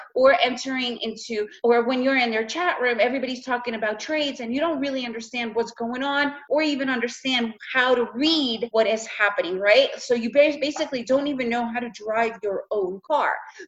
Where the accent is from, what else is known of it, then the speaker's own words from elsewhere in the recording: United States; first language Russian; also born or lived in Russia; now in Central America; However, I was raised in the US, so English is my main tongue. And I've now been living in Central America for for almost 20 years, so I speak Spanish fluently.